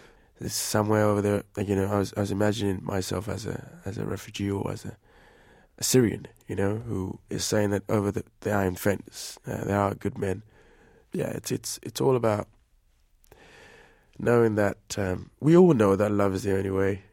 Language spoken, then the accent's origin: English; United Kingdom; Well, my parents were all born in England. We're all British, but my ancestors and my heritage is West African.